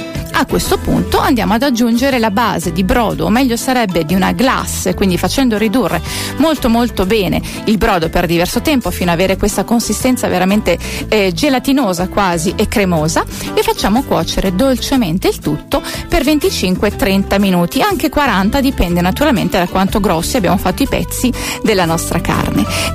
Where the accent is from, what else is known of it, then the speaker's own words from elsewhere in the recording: Emilia-Romagna, Italy; now in Latina, Italy; oggi siamo insieme per parlare di ricette, in questo caso della tradizione della mia terra. Oggi ho voluto portare un po' di Romagna, un po' del sole di Romagna anche qui in quel di Latina.